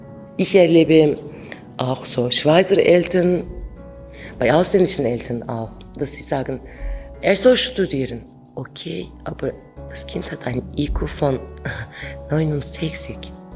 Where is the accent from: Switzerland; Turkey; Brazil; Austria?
Turkey; Ankara; now in Germany; Ich bin in Ankara aufgewachsen, aber ich komme aus Adıyaman. Meine Wurzeln sind dort. Adıyaman habe ich eben zuerst aber vor 3 Jahren sehen können. Aber ich bin in der Großstadt in Ankara aufgewachsen. Kurdisch war verboten.